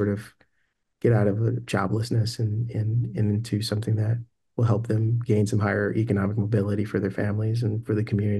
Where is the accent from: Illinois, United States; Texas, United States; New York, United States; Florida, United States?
Illinois, United States; Chicago; no, Chicago's home. I'm from Chicago. I'm